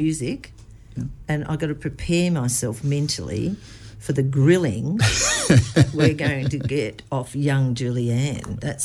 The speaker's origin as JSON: {"language": "English", "town": "Sydney", "region": "New South Wales", "country": "Australia", "tie": "born or raised there", "also_born_or_lived": "Launceston, Tasmania / Adelaide", "said": "No, I was born in Sydney to migrant parents."}